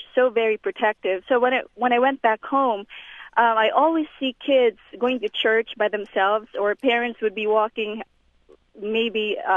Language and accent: English; Philippines; now in Chicago, United States; because I'm from the Philippines.